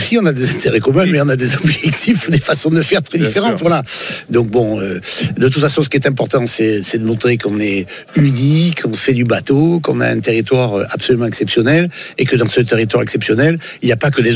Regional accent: Provence-Alpes-Côte d'Azur, France; On n'est pas les Pacaïens, nous. On est des Provençaux, des Alpins, des Azuréens. On est des Sudistes, mais on n'est pas les Pacaïens.

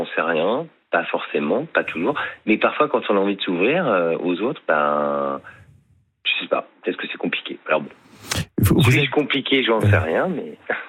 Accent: Paris, Île-de-France, France; now in Marseille, France; je suis parisien, mais je suis installé à Marseille.

